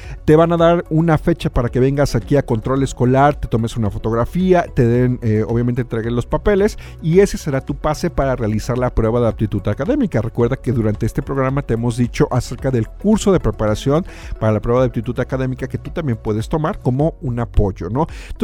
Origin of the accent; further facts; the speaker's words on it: Mexico; como buenos mexicanos siempre dejamos todo al final